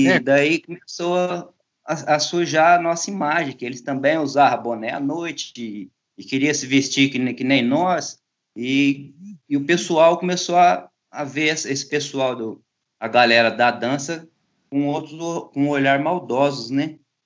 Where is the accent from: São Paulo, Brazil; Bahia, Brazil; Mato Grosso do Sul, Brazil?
Mato Grosso do Sul, Brazil; Paranaíba; now in Brasília, Brazil; Eu sou natural de Paranaíba … atualmente eu moro em Brasília